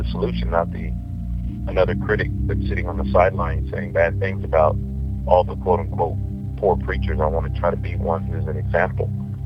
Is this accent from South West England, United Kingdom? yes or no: no; St Albans, East of England, United Kingdom; you're from London and I'm from St. Albans. You're Igbo and I'm Yoruba. You're American and I'm English.